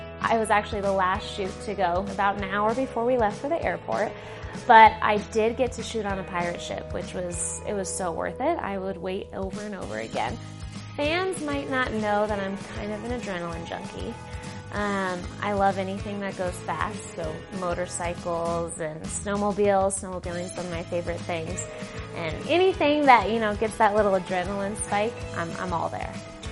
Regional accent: Parker, Colorado, United States; I'm from Parker, Colorado, and this is my first year as a Denver Broncos cheerleader.

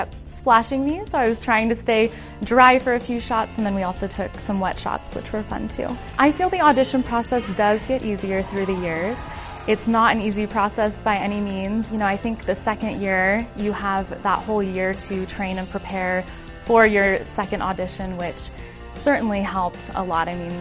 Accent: Genoa, Nevada, United States; now in Denver, United States; I'm originally from Genoa, Nevada

